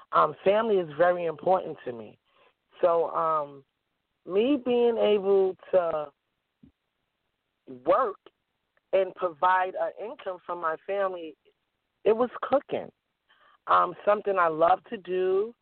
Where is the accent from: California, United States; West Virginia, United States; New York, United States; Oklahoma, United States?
New York, United States; New York City; You know, I was born in Harlem. I was born in the projects. And one thing I was raised with is love. That's how my community survived. My community in Harlem, even though we was not wealthy people